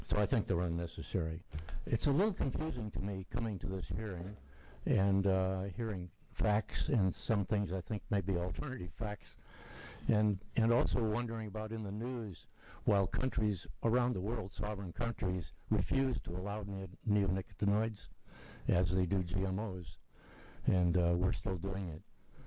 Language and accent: English; Talent, Oregon, United States; from Talent, Oregon, B-City, Talent, Oregon.